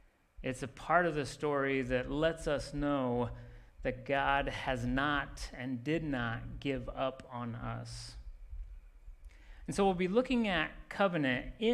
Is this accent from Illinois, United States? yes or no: no; Indiana, United States; I grew up outside of a very small town in Indiana. I grew up surrounded by cornfields.